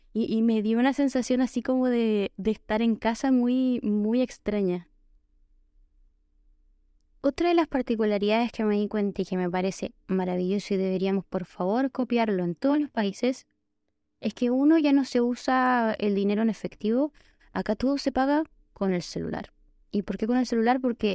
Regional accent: Chile; como buena chilena

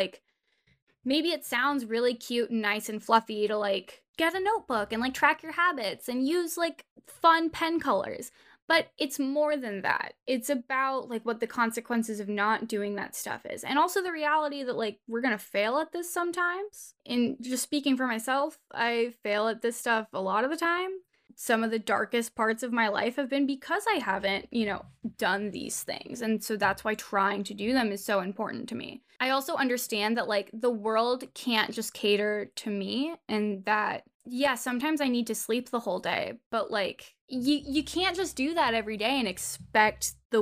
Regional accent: California, United States; I'm sorry to everybody who lives in any other state, but as somebody born and raised in California, I fully believe that this is the superior state.

